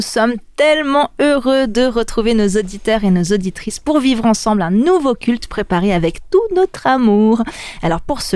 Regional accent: France; en tant que bonne Française

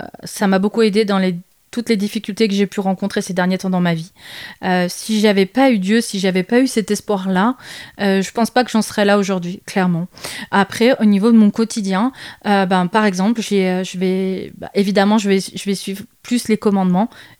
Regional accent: Bourgoin-Jallieu, Auvergne-Rhône-Alpes, France; Je suis de Bourgoin-Jallieu, donc sur Bourgoin-Jallieu, je vais faire des actions avec ma communauté.

